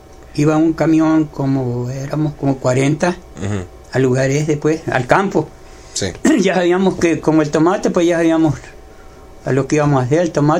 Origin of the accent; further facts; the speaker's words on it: Acaponeta, Nayarit, Mexico; born there; Porque yo fui nacido en la Caponeta